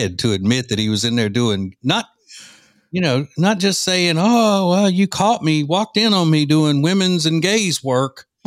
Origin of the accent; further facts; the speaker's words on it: Louisiana, United States; You know, the part of the state I'm from is not Cajun. You know, I'm from the central northern part of the state, and then South Louisiana is Cajun.